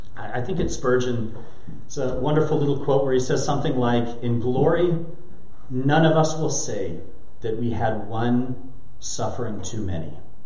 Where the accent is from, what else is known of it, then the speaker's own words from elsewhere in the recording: United States; This is where being American fails us so completely and so utterly. Because as Americans, we are taught that the thing to avoid above all else is being uncomfortable, experiencing pain, having hardship.